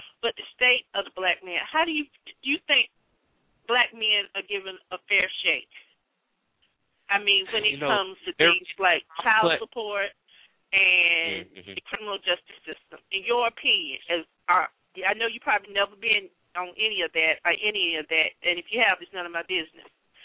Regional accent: Florida, United States; You're from the South. I'm from the South. I'm from Florida, where all this is happening at. And I'm from Northwest Florida. And this is where everything is happening at. I'm near Alabama state line.

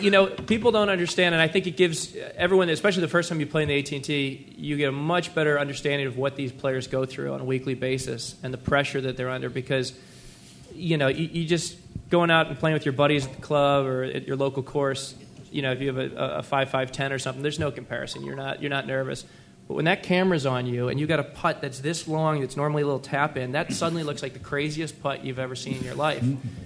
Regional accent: Chicago, Illinois, United States; now in Los Angeles, United States; Living in L.A., you can play all year long. And I grew up in Chicago, where you put the clubs away for half the year.

